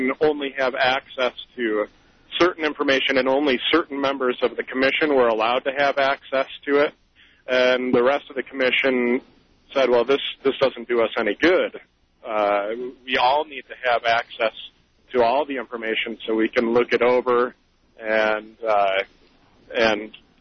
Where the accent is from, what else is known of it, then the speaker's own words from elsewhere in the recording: New York, United States; I'm a New Yorker.